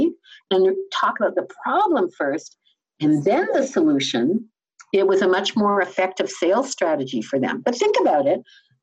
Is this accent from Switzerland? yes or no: no; Canada; also born or lived in United Kingdom; Being a Canadian and also British, I would agree with that.